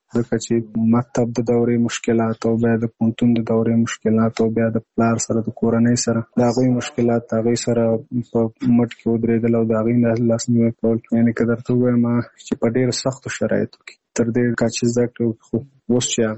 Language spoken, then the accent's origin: Pashto; Nangarhar, Afghanistan; now in Kabul, Afghanistan; زموږ کور په ننګرهار کې دی، زه په کابل کې یم دلته